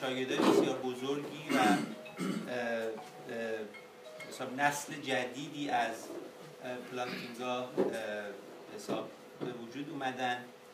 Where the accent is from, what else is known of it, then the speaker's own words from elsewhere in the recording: Iran; از ایران اومدم میخوام ایشونو ببینم